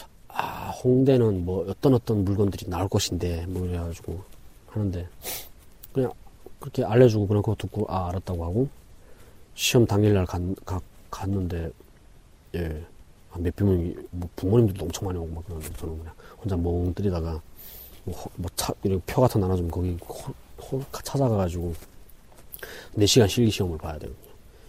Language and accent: Korean; North Korea; 저를 또 보더니 북한에서 왔냐고 해가지고 예 하니까